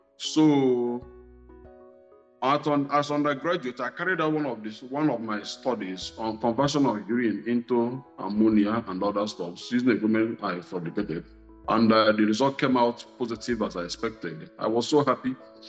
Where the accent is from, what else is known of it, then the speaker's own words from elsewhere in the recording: Anambra, Nigeria; as you rightly said earlier. I'm from Anambra State, Nigeria.